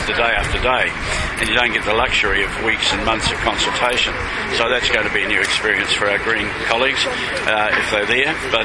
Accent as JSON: {"language": "English", "country": "New Zealand", "said": "as a New Zealander who understands the importance of this global sector"}